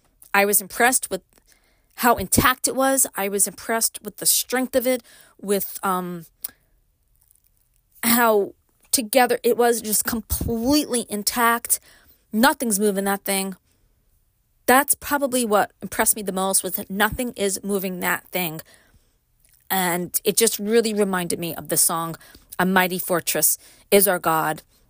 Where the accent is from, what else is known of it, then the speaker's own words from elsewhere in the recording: Brooklyn, New York, United States; I grew up in Brooklyn. I moved to upstate.